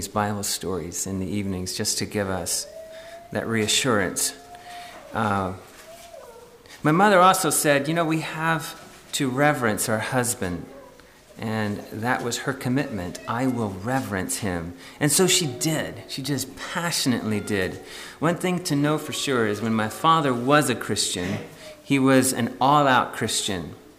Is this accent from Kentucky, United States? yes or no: yes; Kentucky, United States; also born or lived in Pennsylvania, United States; I was born in Pennsylvania, and don't know a lot about that, but what we do know is in Kentucky. We moved to Kentucky in 1979, and just a little old house.